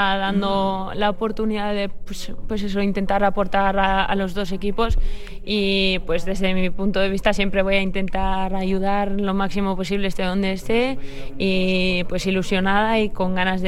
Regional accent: Busturia, Basque Country, Spain

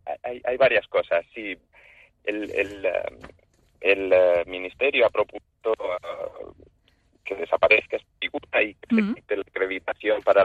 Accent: Spain; aunque yo soy español, tengo títulos extranjeros académicos

